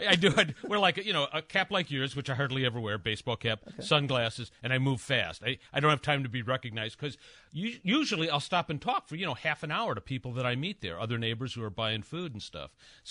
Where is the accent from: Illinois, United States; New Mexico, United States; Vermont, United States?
Illinois, United States; Oak Park; You know, my hometown.